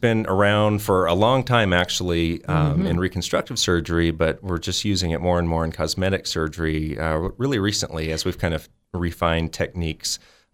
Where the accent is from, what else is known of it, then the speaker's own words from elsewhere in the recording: Reno, Nevada, United States; also born or lived in Orange County, United States; And then I was over in Orange County for 3 years doing plastic surgery. And now I'm back to my hometown in Reno.